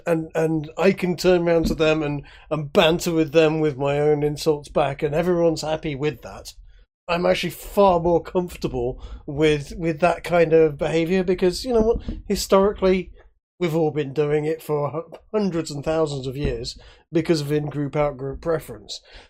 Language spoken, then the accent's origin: English; England, United Kingdom; as an English person, I've enjoyed for most of my life taking the piss a little bit